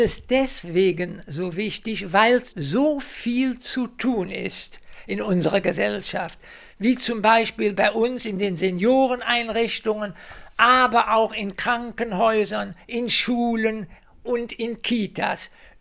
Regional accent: Cologne, North Rhine-Westphalia, Germany; Die Stadt Köln ist ja meine Heimatstadt, in der ich aufgewachsen bin, in der ich mich wohlfühle und die ich bis zu meinem Lebensende und darüber hinaus voraussichtlich nicht mehr verlassen werde.

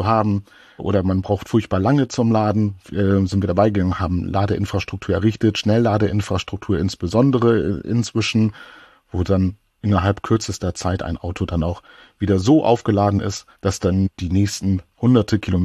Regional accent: Oldenburg, Lower Saxony, Germany; ich komme ja aus Oldenburg

